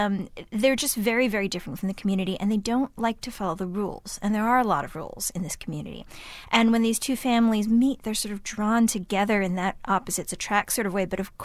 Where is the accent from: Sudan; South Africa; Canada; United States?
United States; Pittsburgh, Pennsylvania; I grew up in Pittsburgh in a very white community. There was one black girl in my elementary school and one other girl who wasn't white, who was me.